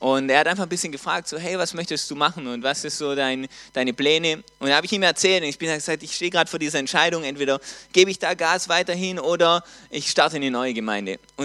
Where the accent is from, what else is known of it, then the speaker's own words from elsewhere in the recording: Baden-Württemberg, Germany; in dem Ort, wo ich herkomme, das ist ein kleiner Ort, recht nah bei Konstanz